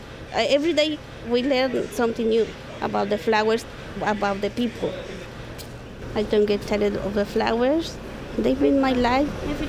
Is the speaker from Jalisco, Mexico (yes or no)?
yes; Guadalajara, Jalisco, Mexico; I'm from Guadalajara, Mexico. I work here for more than 5 years.